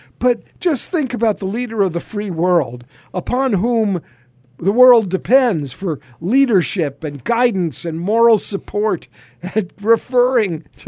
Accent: Oslo, Norway; English is a second language; I'm here in Norway and Oslo.

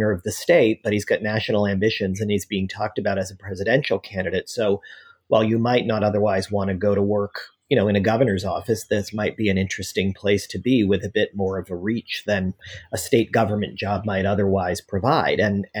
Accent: Massachusetts, United States; I'm originally from Massachusetts.

